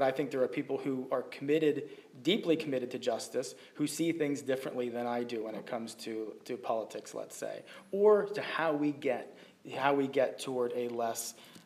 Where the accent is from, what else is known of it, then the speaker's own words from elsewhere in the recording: New York, United States; Yeah, I grew up